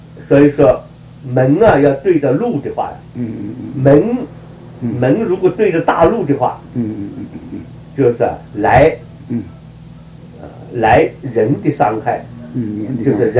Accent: China; 这在我们中国人讲起这个风水也是不对的。

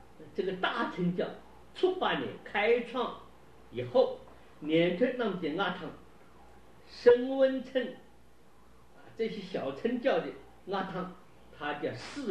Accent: China; 他这个说法跟我们中国人迷信一样，500年必有王者心啊

